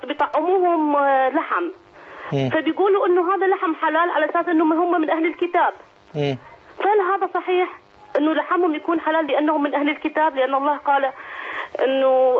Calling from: Sweden; أنا من السويد

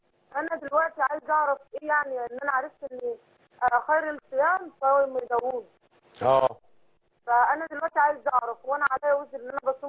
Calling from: Cairo, Cairo Governorate, Egypt; من القاهرة.

